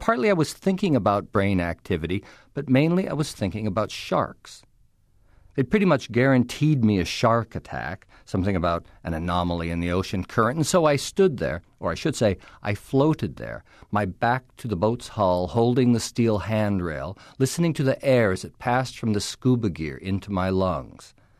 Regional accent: New York, United States; now in Los Angeles, United States; I'm from New York originally, and I moved to Los Angeles to write about movies.

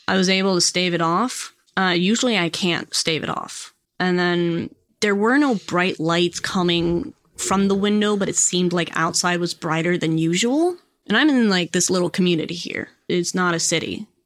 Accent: Virginia, United States; So I grew up in Northern Virginia.

